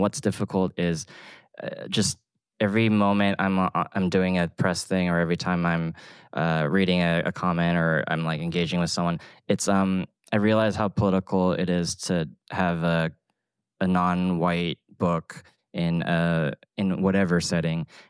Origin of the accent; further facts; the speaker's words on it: Atlanta, Georgia, United States; writing a book that for me was supposed to just be a genesis book about my culinary life as a kid growing up in Atlanta